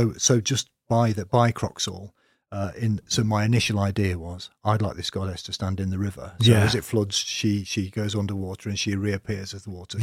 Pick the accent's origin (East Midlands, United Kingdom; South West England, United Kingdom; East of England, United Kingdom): East Midlands, United Kingdom; I'm not from Leicestershire. Derbyshire, born and bred.